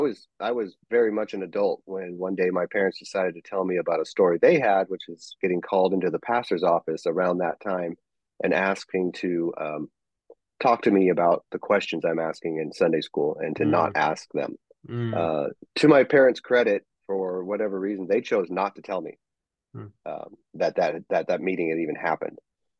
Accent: California, United States; I grew up and born and raised in Humboldt County, California. Lived most of my life in the county seat of Eureka, California, with a gigantic population of 28,000.

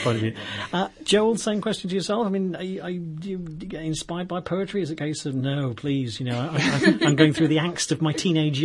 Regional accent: United Kingdom

